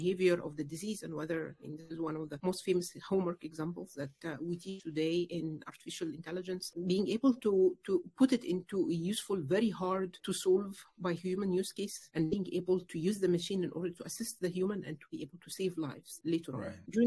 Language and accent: English; Egypt; English is a second language; moved away as an adult; now in United States; I am originally from Egypt. I came from Egypt to the US about 2 years ago to study computer science and to closer to the Silicon Valley.